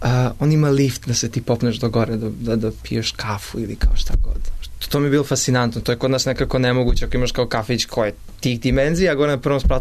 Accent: Vranje, Southern and Eastern Serbia, Serbia; gimnazija kod nas u Vranju, Bora Stanković

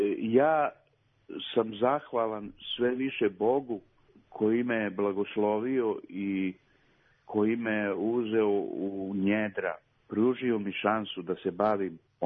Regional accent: Serbia; now in United States; Ja sam Srbin, pravoslavac iz Srbije, koji živi u Americi.

